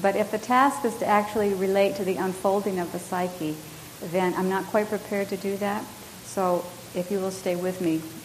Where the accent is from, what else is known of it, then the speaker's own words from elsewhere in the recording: Potsdam, New York, United States; I already mentioned that I was born in Potsdam, or spent most of my childhood in Potsdam, New York.